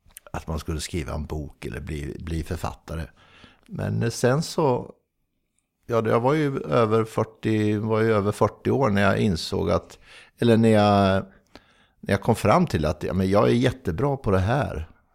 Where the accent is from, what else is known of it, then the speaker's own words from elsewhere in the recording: Norrköping, Östergötland, Sweden; born there; Men det står väl att jag är född i Norrköping